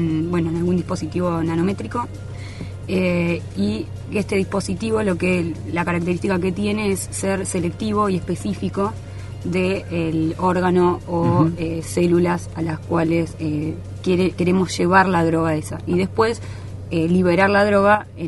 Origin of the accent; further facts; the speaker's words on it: La Plata, Buenos Aires Province, Argentina; Soy de La Plata, sí.